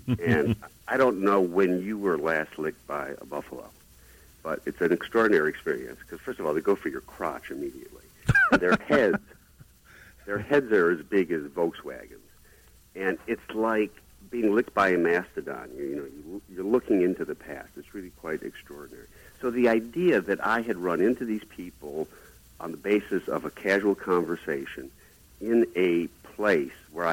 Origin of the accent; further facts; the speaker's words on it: Chicago, Illinois, United States; also born or lived in Boston; now in Manhattan, United States; I grew up in Chicago, just south of where you are now, and lived in Boston and now live in Manhattan. I'm very much a transplanted Midwesterner to the East Coast